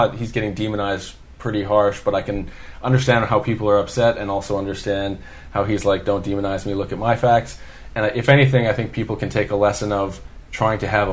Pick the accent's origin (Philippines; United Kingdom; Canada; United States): Canada; And so we're, as Canadian to another, we'll definitely recognize...